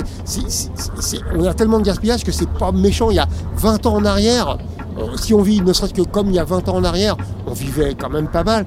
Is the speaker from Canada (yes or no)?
no; France; Moi, je suis un Français moyen.